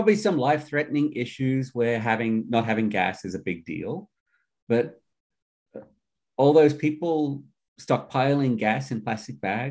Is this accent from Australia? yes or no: yes; Australia; so growing up in Australia, we have large portions of the country that are unpopulated.